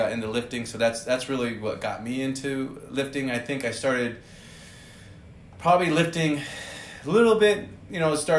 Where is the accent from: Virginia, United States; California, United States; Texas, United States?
California, United States; And then even where we grew up in Southern California, we didn't live in necessarily the city. We lived out in the country.